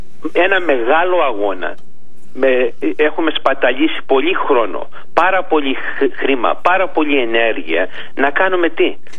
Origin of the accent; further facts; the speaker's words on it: Greece; σαν Έλληνας τώρα